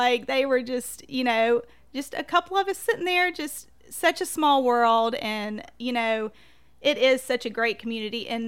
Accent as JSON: {"language": "English", "town": "Athens", "region": "Alabama", "country": "United States", "said": "And it's just so interesting, because anybody I tell there that I'm from Athens, they all talk about when they went to the championship football game when my mom was in high school."}